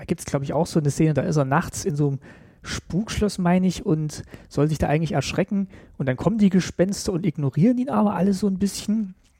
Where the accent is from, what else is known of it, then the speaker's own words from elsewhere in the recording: Thuringia, Germany; Also das interessiert mich als Thüringer natürlich sehr.